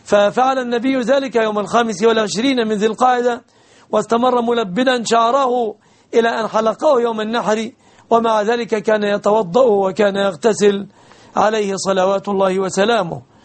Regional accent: Egypt; لا أرى هناك في بلادنا مصر بنوكا إسلامية

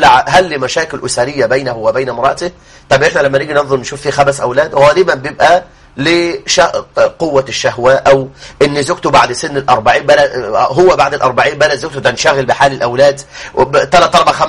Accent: Egypt; احنا عندنا في مصر ملايين من المطلقات

